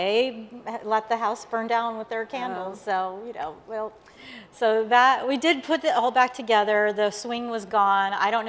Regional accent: California, United States; moved away as an adult; now in Florida, United States; I'm originally from California. I lived there most of my life and then moved to Florida just a couple years ago.

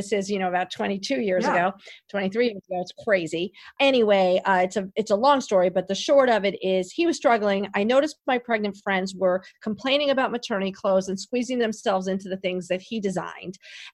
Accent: New York City, New York, United States; I knew Bergdorf's very well. I grew up in New York City.

